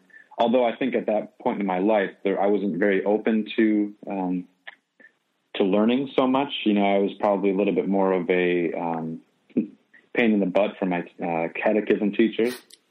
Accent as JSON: {"language": "English", "region": "Wisconsin", "country": "United States", "tie": "born or raised there", "said": "Yeah, so I grew up in the Midwest, in northeast Wisconsin, just about a half hour south of Green Bay, in a pretty rural community."}